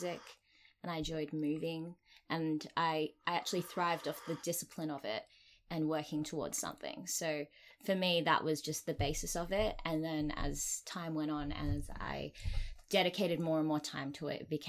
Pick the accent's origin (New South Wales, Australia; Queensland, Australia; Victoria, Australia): Queensland, Australia; I grew up in Australia, in Queensland, and I've been dancing for most of my life from the age of 3.